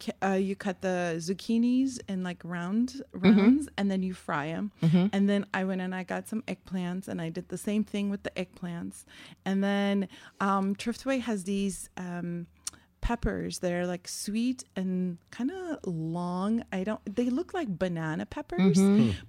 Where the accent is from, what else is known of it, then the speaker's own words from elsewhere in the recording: Turkey; It's a very common summer dish in when I was growing up in Turkey.